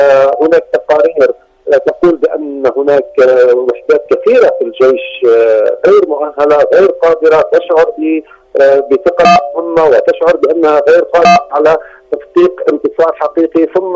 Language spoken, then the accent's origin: Arabic; Palestine; لن نسمح نحن كشعب فلسطيني اكتوى بنار التهجير واللجوء